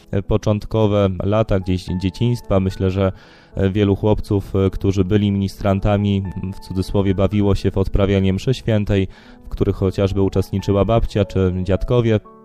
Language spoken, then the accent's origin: Polish; Krotoszyn, Greater Poland Voivodeship, Poland; pochodzę z Krotoszyna. Tam też spędziłem praktycznie całe swoje życie do momentu wstąpienia do seminarium. Pochodzę z normalnej rodziny, mam wspaniałych rodziców, rok młodszą siostrę, która na chwilę obecną mieszka w Poznaniu. Tam też w Krotoszynie kończyłem szkoły